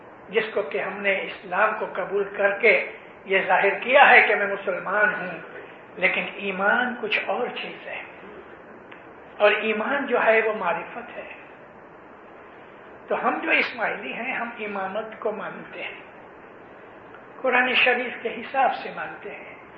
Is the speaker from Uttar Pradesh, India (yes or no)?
no; Amritsar, Punjab, India; born there; میں امرتسر میں پیدا ہوا ہوں, میرے شہر کا وہ مولوی تھا عبید اللہ نے, یعنی سنی مولوی تھا.